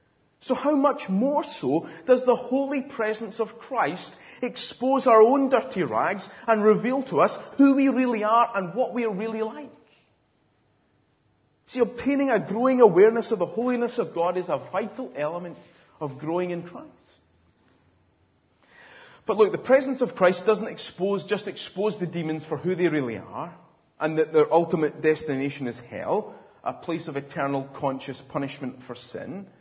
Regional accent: Scotland, United Kingdom; Now, as a Scotsman, it pains me to bring that up, to be honest.

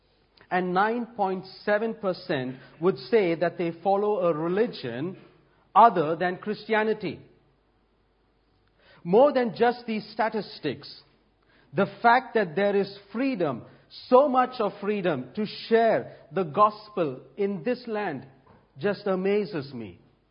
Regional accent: India; When I was a kid growing up in India

